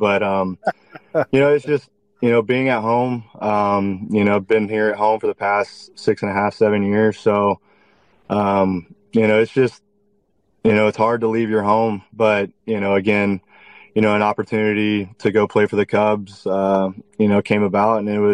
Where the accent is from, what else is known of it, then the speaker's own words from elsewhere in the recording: Dallas, Texas, United States; Obviously my wife's from Houston. I'm from Dallas.